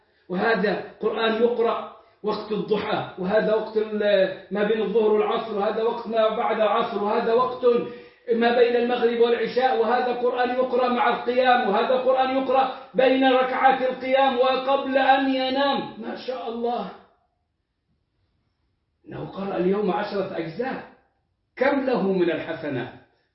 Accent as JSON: {"language": "Arabic", "country": "Egypt", "said": "لدرجة أنه يكاد يكون مثلا أغلى حج في العالم كان عندنا في مصر."}